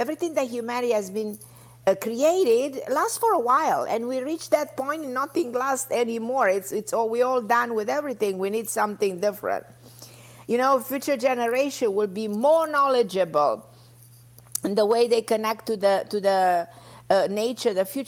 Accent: New York, United States; I'm like a lot of people, everybody from New York. My New York is my hometown.

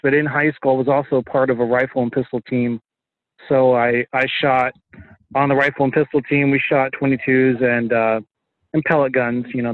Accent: Arizona, United States; My background is, I grew up in Arizona, and I came from a very gun-loving family.

